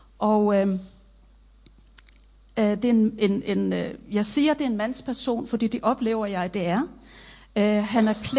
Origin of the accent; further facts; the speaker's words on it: Faroe Islands; Jeg kommer selv fra Færøerne